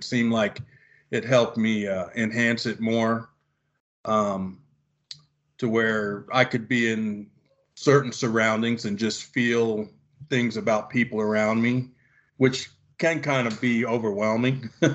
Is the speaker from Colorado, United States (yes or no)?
no; New York, United States; I used to be a daredevil when I was a kid because I grew up in the Bronx. So there's not a lot of grass and trees.